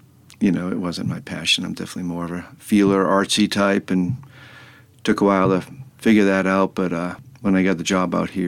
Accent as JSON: {"language": "English", "town": "Boston", "region": "Massachusetts", "country": "United States", "tie": "born or raised there", "said": "I used to play a lot of street hockey back then, growing up in Boston, where everybody played street hockey."}